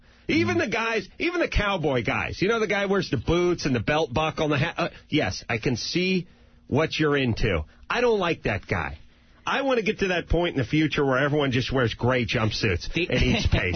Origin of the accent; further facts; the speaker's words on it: North Hollywood, California, United States; as a 9-year-old, I didn't know what the levee was because I'm from North Hollywood.